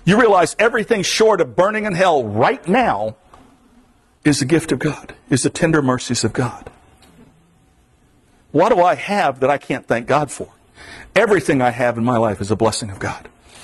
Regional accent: Florida, United States; But I'm from South Florida.

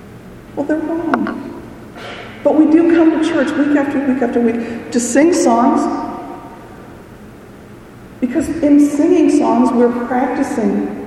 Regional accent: North Dakota, United States; she taught piano for probably, I don't know, 50 or 60 years in my hometown. Any child who learned piano in Wishing, North Dakota, learned piano from Esther Hare.

